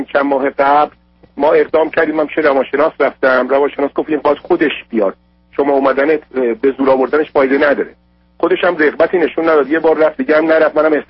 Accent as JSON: {"language": "Persian", "country": "Iran", "moved": "yes", "said": "چون بالاخره من 20 سال تو خارج از ایران هستم"}